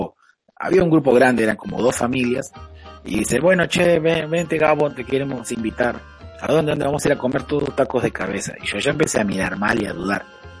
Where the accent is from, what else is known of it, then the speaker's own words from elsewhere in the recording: Argentina; Soy argentino, che, ¿me entendés?